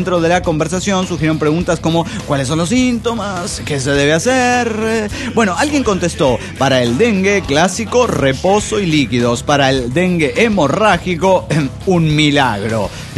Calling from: Orange, California, United States; de Orange, California.

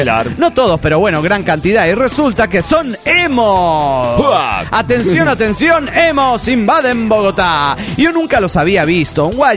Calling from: Spain; de Gran Lorenzo, España.

